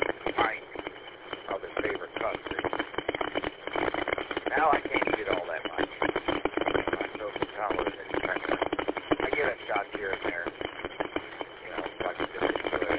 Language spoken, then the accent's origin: English; Roseville, Michigan, United States; I grew up in Roseville, too, and then moved out to Utica area.